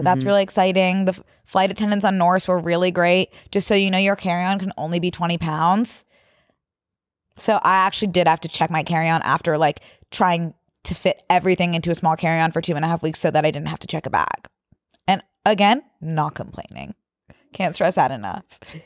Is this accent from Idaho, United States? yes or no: no; Philadelphia, Pennsylvania, United States; accent: Philly; it's embarrassing to try as an American, especially one with like a Philly base.